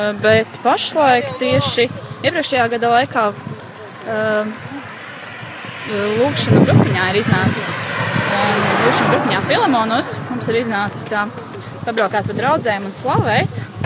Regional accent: Riga, Latvia; un abas esmu no Rīgas.

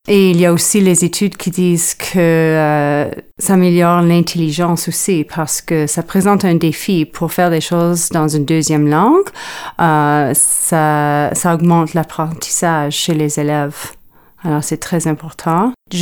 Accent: Ontario, Canada; first language fr; en grandissant en Ontario, ma langue maternelle était le français

